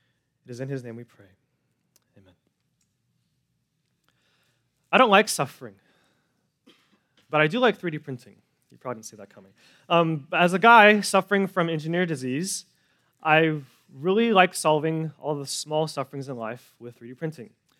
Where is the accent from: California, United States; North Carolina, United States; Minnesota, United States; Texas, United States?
California, United States; also born or lived in Bay Area; now in Torrance, United States; I was born and raised in NorCal. Before moving to Torrance, I lived in the Bay Area for college and for work for about 10 years.